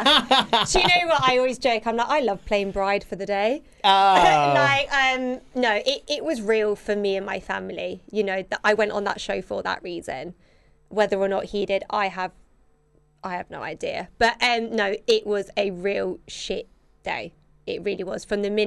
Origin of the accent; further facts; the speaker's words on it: Jersey; I'm from Jersey.